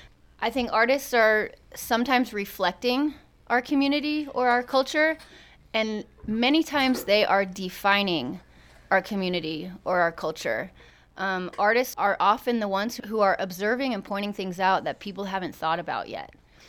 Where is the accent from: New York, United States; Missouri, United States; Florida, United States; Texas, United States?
Missouri, United States; Kansas City; I'm from the Midwest, from a city called Kansas City, and it's very different than here.